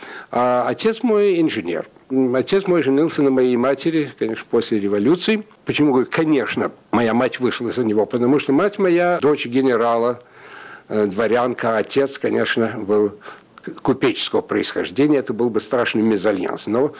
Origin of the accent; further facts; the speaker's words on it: Pushkin, Saint Petersburg, Russia; born there; Я родился в 23-м году в городе Детское село, которое потом стало городом Пушкиным, а сейчас вернулось к старому названию Царское село.